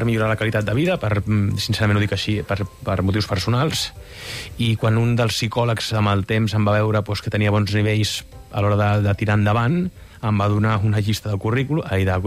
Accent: Barcelona, Catalonia, Spain; No, jo sóc de Gràcia, veí de Gràcia.

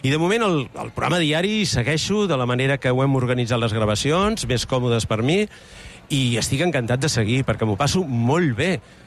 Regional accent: Sant Feliu de Llobregat, Catalonia, Spain; now in Molins de Rei, Spain; Exacte, sí, jo sóc de Sant Feliu de Llobregat.

